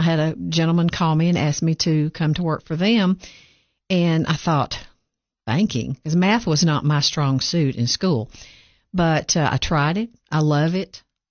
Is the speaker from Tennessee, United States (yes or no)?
yes; Tennessee, United States; And I grew up, born and raised in Fentress County, grew up there, got in banking at an early age, 21.